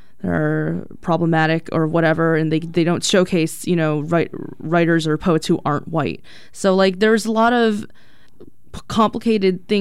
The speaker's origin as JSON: {"language": "English", "country": "United States", "said": "I never want it to be erased that I'm Chinese American."}